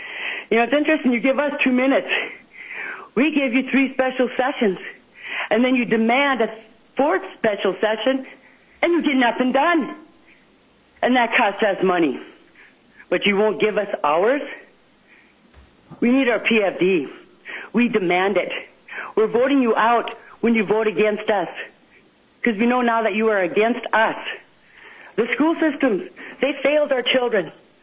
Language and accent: English; Wasilla, Alaska, United States; I'm from Wasilla, Alaska. I've been a homeowner in Alaska 40 years.